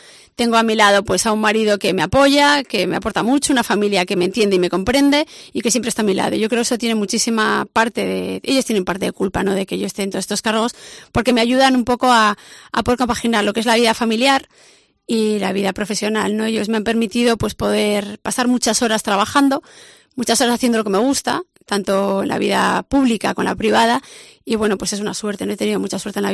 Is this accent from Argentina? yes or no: no; Galicia, Spain; estamos en Pollo, somos muy de aquí, somos muy de Pontevedra, la comarca